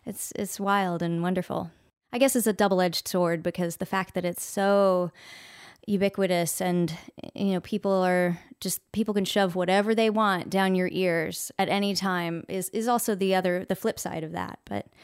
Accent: Annapolis, Maryland, United States; now in Austin, United States; I've been here for about 17 years, and prior to that, I grew up in Annapolis, Maryland, the Naval Academy.

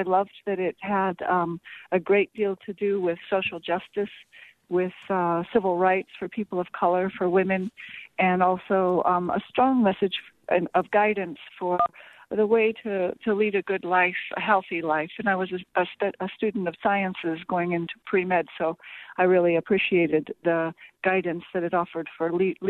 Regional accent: Bettendorf, Iowa, United States; Well, I was raised in Bettendorf, Iowa, certainly not a very diverse population.

